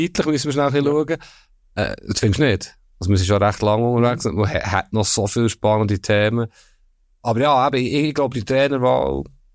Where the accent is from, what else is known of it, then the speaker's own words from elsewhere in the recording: Bern, Switzerland; Bern natürlich, Bern.